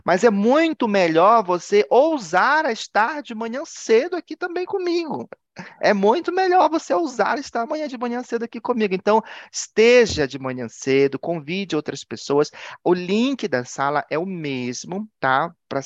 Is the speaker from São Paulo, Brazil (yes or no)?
no; Pará, Brazil; eu sou paraense, mas eu falei ontem, né? Eu sou marajoara, porque eu precisei reconhecer isso. Eu sempre falo só do Pará, mas eu sou marajoara.